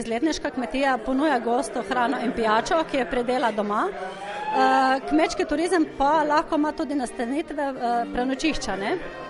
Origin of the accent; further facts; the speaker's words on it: Styria, Slovenia; Ja, Štajerci smo znali narediti druženja, smo se znali poveseliti in je bilo več tega.